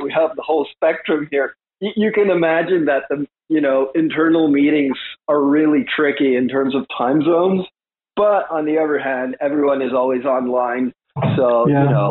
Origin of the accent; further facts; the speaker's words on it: Canada; Aldenal is from the States. I'm from Canada.